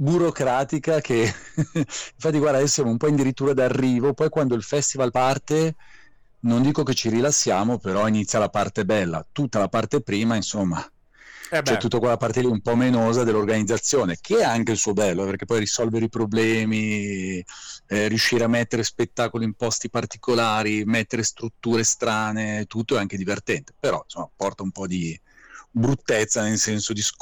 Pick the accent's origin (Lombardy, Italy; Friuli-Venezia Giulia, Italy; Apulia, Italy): Lombardy, Italy; Baggio; pur organizzando un festival a Raw, sono di Baggio.